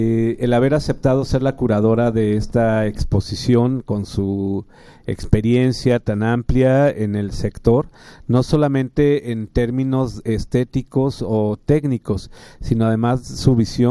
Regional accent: Mexico; este legado importantísimo que nos da identidad como mexicanos en todo el mundo.

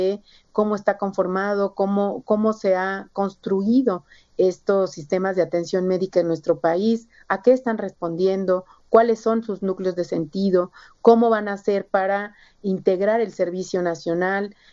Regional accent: Mexico; Yo soy mexicana, ¿no?

